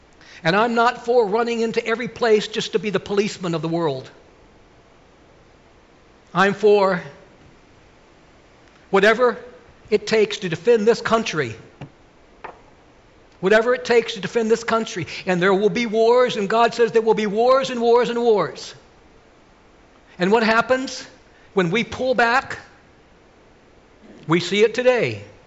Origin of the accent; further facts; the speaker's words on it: United States; When we were overseas, it used to be, as an American, it was just like, oh, these are Americans.